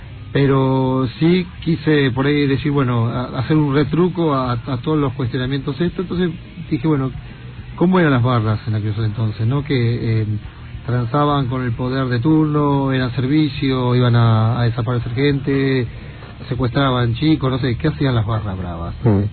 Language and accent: Spanish; Morón, Buenos Aires Province, Argentina; yo soy de Morón y conozco la historia del polaco